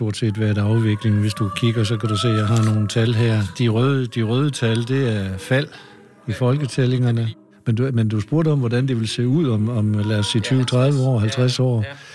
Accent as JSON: {"language": "Danish", "town": "Viborg", "region": "Central Denmark Region", "country": "Denmark", "tie": "born or raised there", "said": "Men jeg voksede op i Søerne i Viborg, og gik i skole ind på Realskolen i Viborg, og kom så til Aarhus skole"}